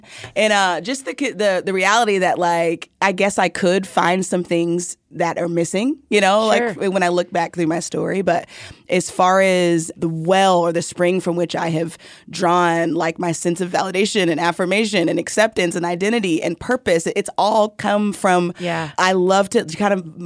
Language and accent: English; Houston, Texas, United States; now in Dallas, United States; In Texas, yes. I grew up in Houston.